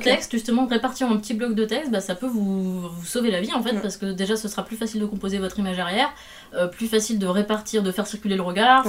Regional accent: France; on est des Françaises de France, on parle le français

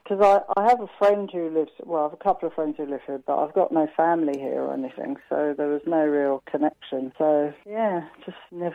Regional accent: London, United Kingdom; I'm from London, and it rains a lot.

